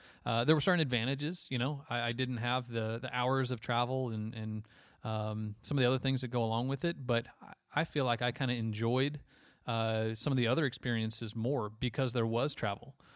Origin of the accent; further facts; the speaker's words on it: Houston, Texas, United States; it's in my hometown of Houston